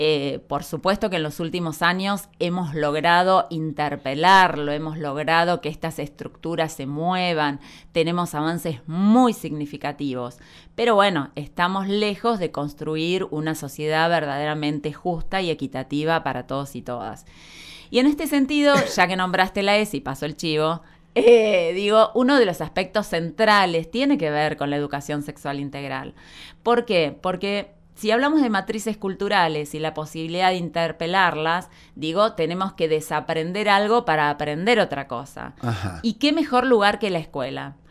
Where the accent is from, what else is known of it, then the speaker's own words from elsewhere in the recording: Viedma, Río Negro, Argentina; y somos de Viedma